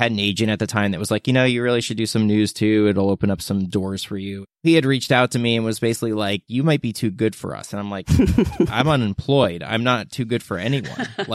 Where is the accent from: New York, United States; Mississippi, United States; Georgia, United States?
New York, United States; And my wife got a great job opportunity in the city here in New York, and I'm a New Yorker.